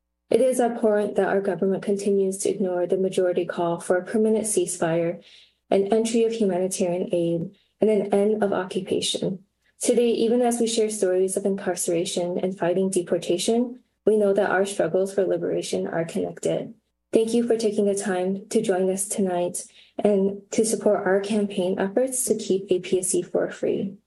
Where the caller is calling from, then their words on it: Minneapolis, Minnesota, United States; digital organizer, 18 Million Rising. Today I'm calling in from Dakota Anishinaabe land, also known as Minneapolis, Minnesota.